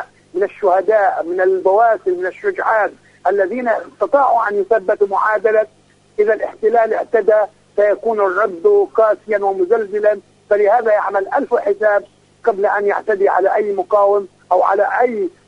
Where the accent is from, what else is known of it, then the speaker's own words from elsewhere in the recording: Palestine; نحن كفلسطينيين علينا أن نستغل هذه الملحمة البطولية التي يخوضها ماهر الأخرس